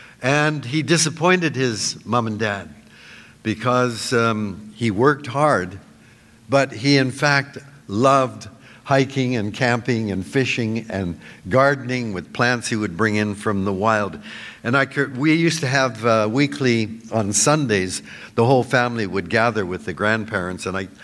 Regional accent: Vancouver, British Columbia, Canada; born there; I was born in Vancouver in 1936

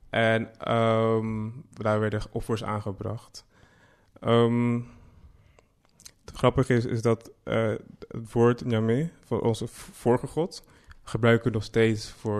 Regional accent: Amsterdam, North Holland, Netherlands; born there; Ja, ik ben in Amsterdam geboren.

